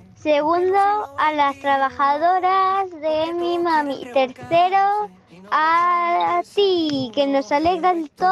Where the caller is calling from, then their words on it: Vinaroz, Valencian Community, Spain; de Vinaroz.